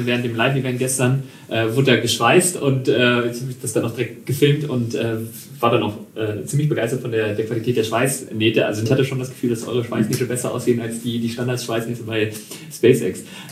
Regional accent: Germany; wir sind ja beide Deutsche

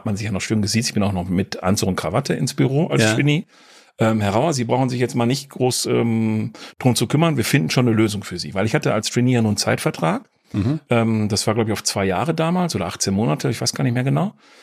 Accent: Issum, North Rhine-Westphalia, Germany; also born or lived in Geldern; komme ja gebürtig, jetzt für die, die wirklich sehr nah dran wohnen, aus Sebeln. Das ist ein Vorort von Issum. Geboren bin ich tatsächlich in Geldern, das ist der Nachbarort. Aber das ist am Niederrhein auch alles schön klein und fein.

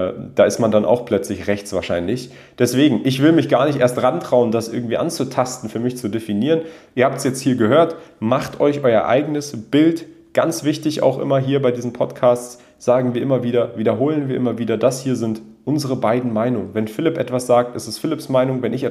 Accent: Berlin, Germany; In Berlin, da wo ich aufgewachsen bin, über 20 Jahre meines Lebens

